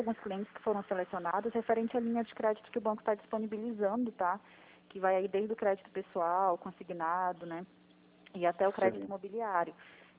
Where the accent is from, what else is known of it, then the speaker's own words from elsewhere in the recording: Belém, Pará, Brazil; now in Curitiba, Brazil; Eu sou de Belém, eu moro em Curitiba já há uns 6 anos.